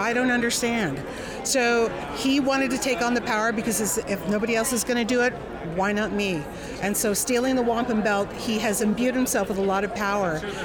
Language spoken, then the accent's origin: English; Oklahoma, United States; I'm from the Kickapoo tribe of Oklahoma.